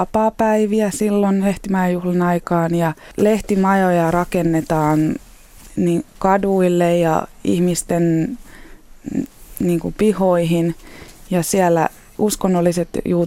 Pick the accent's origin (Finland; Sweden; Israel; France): Israel; Ramat Gan, Tel Aviv District; also born or lived in Haifa; mä synnyin Haifassa ja me muutimme sitten tuonne Tel Avivin lähelle Ramat Ganiin. Ja siellä olen asunut ja kiertelimme paljon Israelia ja sukulaiset.